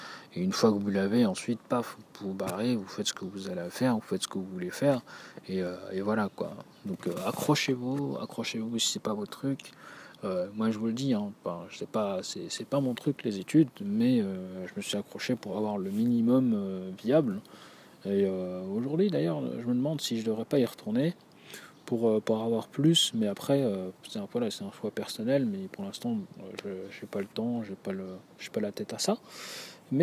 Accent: France; nous, en tant que Français et francophones, on a une chance énorme

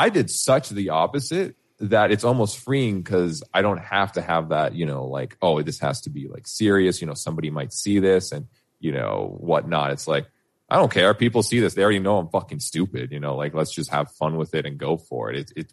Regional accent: Canada; born there; Because my background is Slavic. Like, my parents are like, I'm Canadian as fuck because I was born here.

